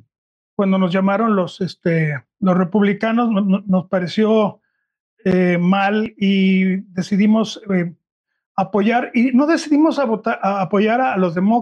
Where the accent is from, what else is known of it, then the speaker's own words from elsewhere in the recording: Mexico; Nosotros nos sentimos también ofendidos como mexicanos.